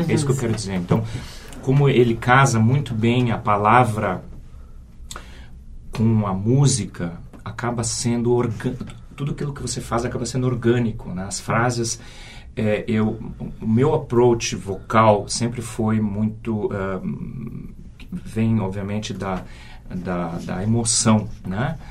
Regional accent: South Brazil, Brazil; eu sou do sul do Brasil e tal, eu sou o cowboy dos Pampas, né?

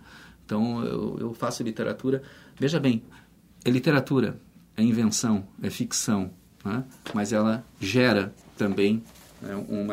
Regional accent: Canoas, Rio Grande do Sul, Brazil; Eu próprio me criei em Canoas, por exemplo, né?

